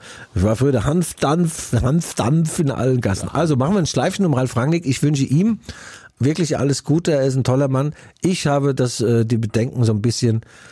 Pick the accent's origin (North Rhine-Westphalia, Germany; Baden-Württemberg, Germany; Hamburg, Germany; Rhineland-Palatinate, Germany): Rhineland-Palatinate, Germany; Mainz; also ein zum kleines, ein Püffchen, sagt man bei uns in Mainz, Püffchen, 0,1 Liter.